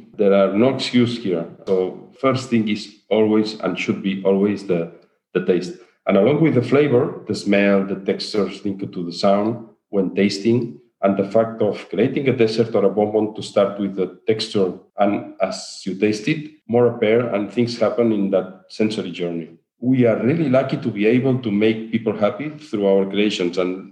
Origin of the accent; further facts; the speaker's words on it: Catalonia, Spain; English is a second language; I always say that I am from Barcelona, but I really live in the Barcelona region, but I live in the north, 1 hour in the north of Barcelona. Mm. I live in an area where there are more pigs than people.